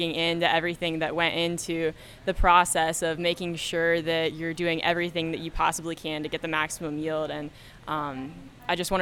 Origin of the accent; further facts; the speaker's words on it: Ohio, United States; I am from the Buckeye Valley DACC FFA chapter in Ohio. I grew up on my family's diversified farming operation